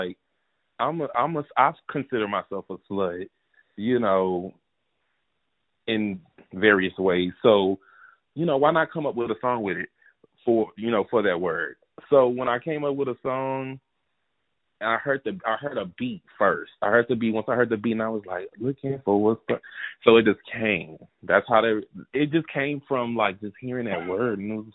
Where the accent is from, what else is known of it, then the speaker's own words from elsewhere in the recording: Houston, Texas, United States; I'm from Houston, Texas